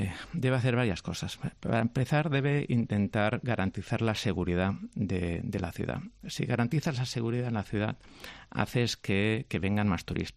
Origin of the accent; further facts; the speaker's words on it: Barcelona, Catalonia, Spain; Ahora cuando voy por España y digo, no, es que yo soy de Barcelona